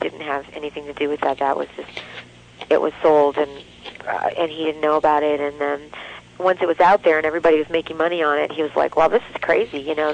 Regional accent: Hollywood, California, United States; You know, I was raised in Hollywood.

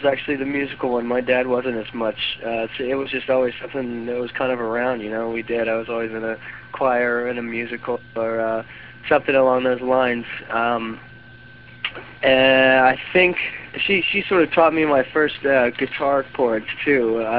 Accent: Long Island, New York, United States; I'm originally from Long Island, down the way.

